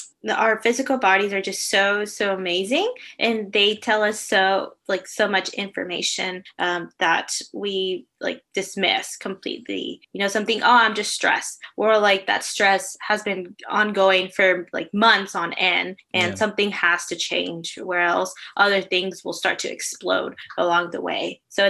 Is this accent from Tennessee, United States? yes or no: yes; Knoxville, Tennessee, United States; also born or lived in Florida; now in Atlanta, United States; And so I lived in Florida for a couple years, but I would say I grew up in Knoxville, Tennessee. That is home sweet home to me.